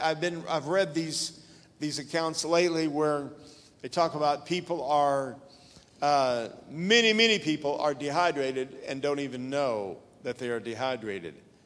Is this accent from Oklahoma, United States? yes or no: yes; Sand Springs, Oklahoma, United States; also born or lived in Tulsa; I was born in Tulsa, Oklahoma, raised in that city. On the west side, Sand Springs was the name of the town that I was raised in, just about 6 miles out of town.